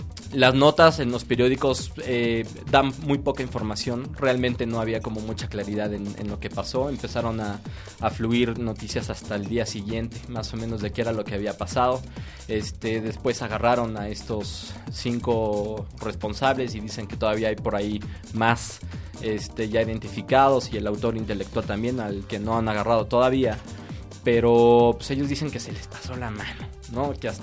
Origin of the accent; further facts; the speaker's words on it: Mexico; ¿Qué pasa como sociedad mexicana? ¿Por qué estamos tan desarticulados?